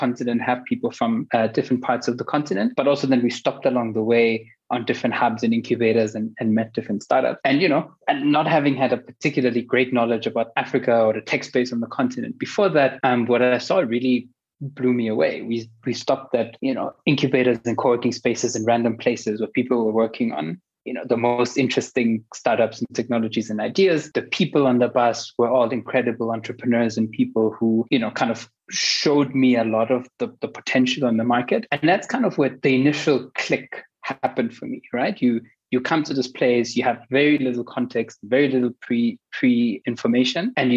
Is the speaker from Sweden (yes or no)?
no; Austria; English is a second language; So I grew up in Austria, but even there, my mother is Italian, my dad is Austrian. So kind of from early on, I started growing up in a very multicultural household where at home, it kind of felt like we were Italian.